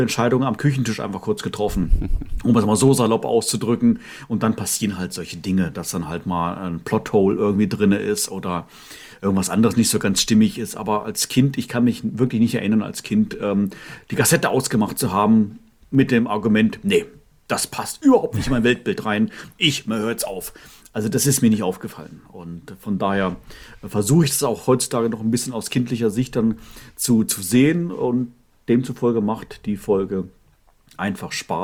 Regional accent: Northern Germany, Germany; meine Kindheit war ja in Norddeutschland.

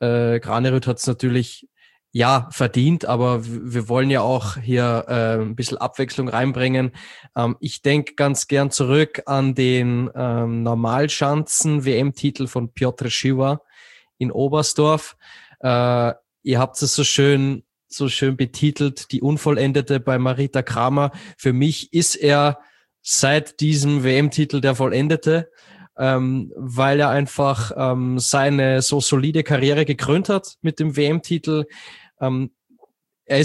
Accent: Austria; weil es mir als Österreicher auch ein Stück weit wehtut

